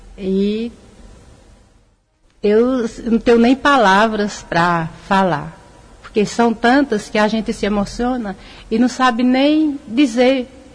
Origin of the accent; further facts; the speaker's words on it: Araripina, Pernambuco, Brazil; eu sou de Araripina, nasci aqui, minha família também é de Araripina, meus pais. Casei, constituí família.